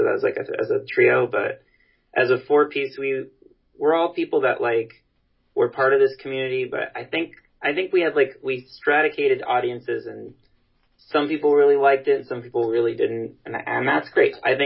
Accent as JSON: {"language": "English", "town": "New York City", "region": "New York", "country": "United States", "said": "we're all from New York City"}